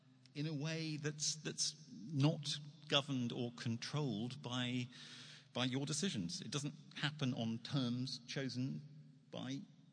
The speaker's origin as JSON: {"language": "English", "country": "United Kingdom", "lives_now": "New York, United States", "said": "because I'm a Brit in New York"}